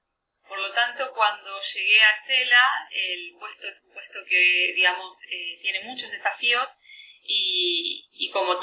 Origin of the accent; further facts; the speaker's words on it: Buenos Aires, Argentina; yo soy argentina, soy de Buenos Aires